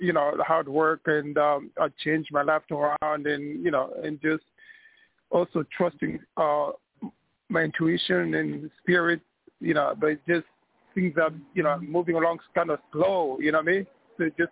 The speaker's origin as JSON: {"language": "English", "town": "New York City", "region": "New York", "country": "United States", "said": "New York City."}